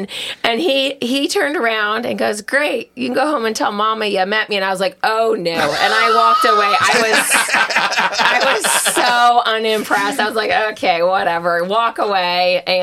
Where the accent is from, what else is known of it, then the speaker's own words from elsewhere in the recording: Jacksonville, Illinois, United States; So I was originally from Jacksonville, Illinois.